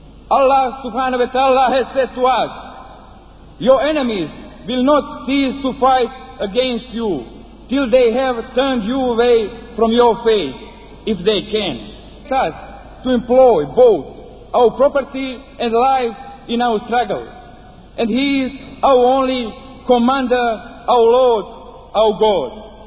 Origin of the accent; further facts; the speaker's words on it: Bosnia & Herzegovina; I come from Bosnia, where Muslims have continually lived for more than 1,000 years.